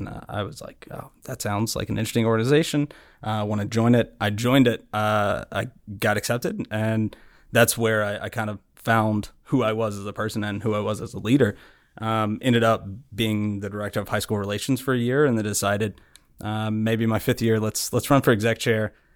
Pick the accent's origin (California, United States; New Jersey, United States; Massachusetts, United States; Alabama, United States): Alabama, United States; Trussville; I'm originally from Trustville, Alabama, so just suburb of Birmingham.